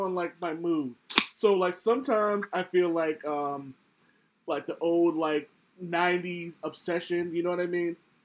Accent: United States; Fun fact, Charmaine, I am very American.

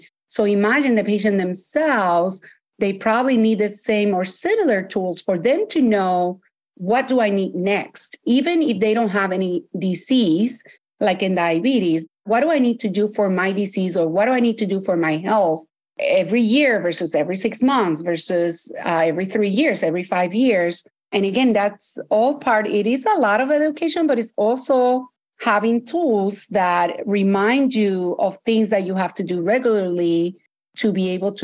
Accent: Puerto Rico; also born or lived in Delaware; now in Connecticut, United States; I'm originally from Puerto Rico. I trained residency in the area of Delaware in Wilmington, Delaware, and moved to Connecticut, has been practicing family medicine here for 16 years now.

